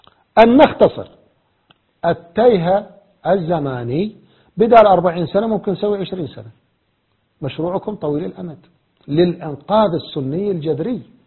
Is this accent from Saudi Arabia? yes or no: no; Iraq; لكن كعراقي أخاطب العراقيين